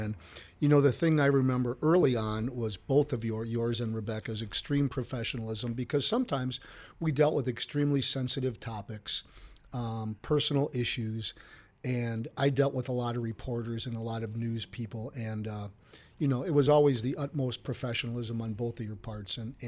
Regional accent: Brookfield, Wisconsin, United States; I grew up in Brookfield, but I grew up in Brookfield hunting and trapping.

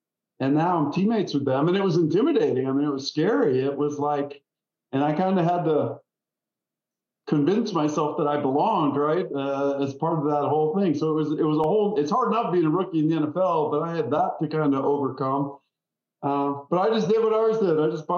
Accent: Wisconsin, United States; I mean, think about Charlie, just like every other kid growing up in Wisconsin.

